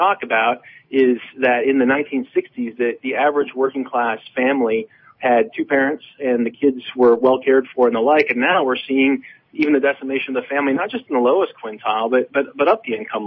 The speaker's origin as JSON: {"language": "English", "region": "Indiana", "country": "United States", "said": "right here in my home state of Indiana"}